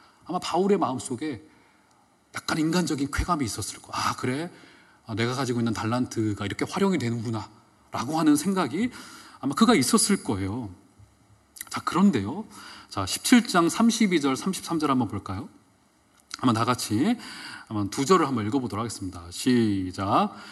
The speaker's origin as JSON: {"language": "Korean", "region": "Chungcheong", "country": "South Korea", "said": "제가 충청도 사람이니까 앞에 대놓고 뭐라고 하진 않아요."}